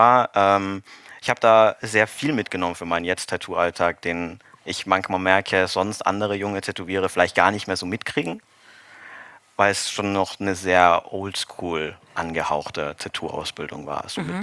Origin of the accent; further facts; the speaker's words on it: Austria; ich komme aus Österreich eigentlich